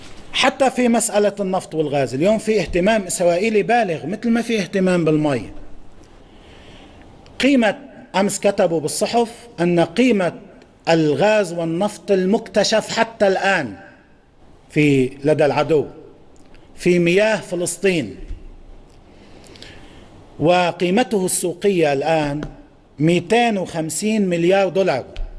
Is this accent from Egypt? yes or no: no; Lebanon; وفي تجربتنا نحن كلبنانيين